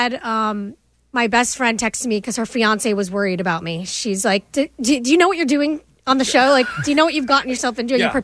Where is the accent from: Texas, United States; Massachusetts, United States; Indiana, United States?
Massachusetts, United States; Boston; I am a Bostonian, you know